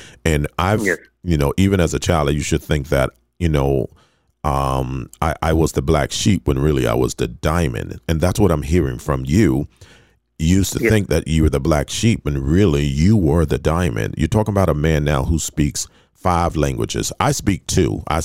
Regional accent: Fort Lauderdale, Florida, United States; back in the days, I grew up in Fort Lauderdale.

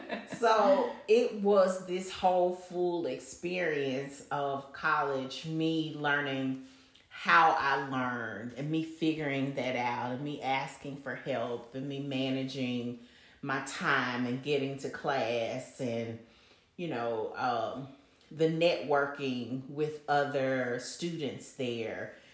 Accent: Jackson, Mississippi, United States; I grew up at Jackson State.

